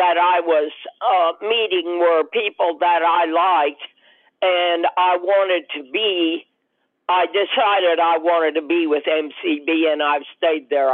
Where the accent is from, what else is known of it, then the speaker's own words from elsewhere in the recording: Carthage, Missouri, United States; also born or lived in Webb City; We grew up on a farm near Carthage, and I was born in Webb City. And so I'm a native of Missouri, although I traveled around for a while.